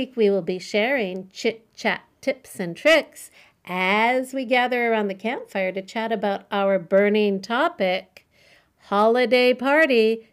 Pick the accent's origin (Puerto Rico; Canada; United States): Canada; now in China; since I am Canadian